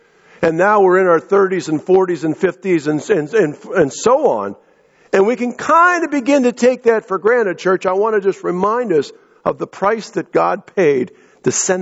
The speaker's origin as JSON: {"language": "English", "country": "United States", "said": "That is who I am as an American"}